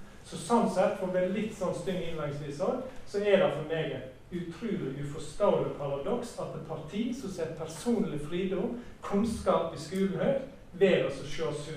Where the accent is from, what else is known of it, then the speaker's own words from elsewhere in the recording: Ulvik, Vestland, Norway; En liten digresjon, siden jeg er fra Ulvik